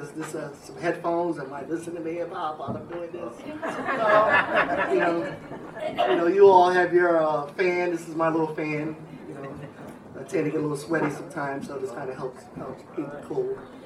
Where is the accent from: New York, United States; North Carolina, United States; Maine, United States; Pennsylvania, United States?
New York, United States; New York City; also born or lived in Harlem, New York City; I was born in Harlem, New York City, raised in the Bronx, and seen a lot of things growing up, experienced a lot of things as well.